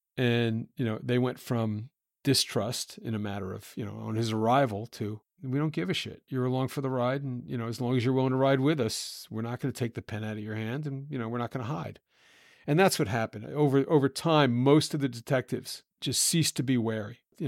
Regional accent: Baltimore, Maryland, United States; Like, I'm a reporter from Baltimore.

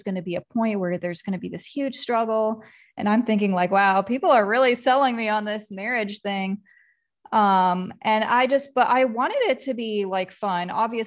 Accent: Columbus, Ohio, United States; I am also from Columbus, Ohio.

